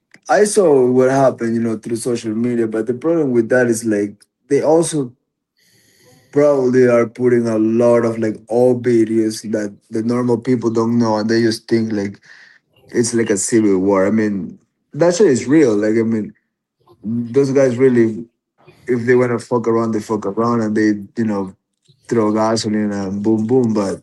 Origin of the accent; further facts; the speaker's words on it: Ecuador; I'm from Ecuador, so I know how things really are.